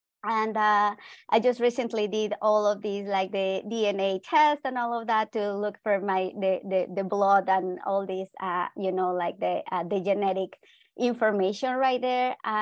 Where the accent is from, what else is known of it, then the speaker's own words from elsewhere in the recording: Veracruz, Mexico; And then, I come from the Mesoamerican territory. So I come from Veracruz, and this state, it has 12 indigenous groups.